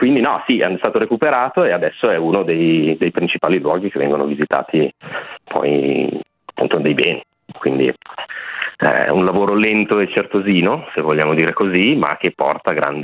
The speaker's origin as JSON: {"language": "Italian", "town": "Varese", "region": "Lombardy", "country": "Italy", "said": "perché io sono di Varese."}